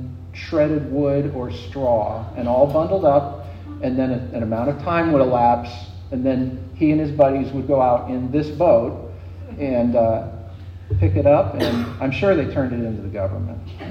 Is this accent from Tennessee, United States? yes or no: no; New Hampshire, United States; those are the reasons that I ended up growing up in New Hampshire.